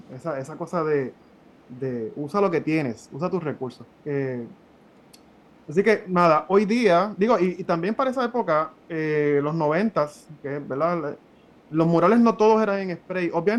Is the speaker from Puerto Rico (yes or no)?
yes; Carolina, Puerto Rico; Yo soy de Carolina y no decidí trabajar Carolina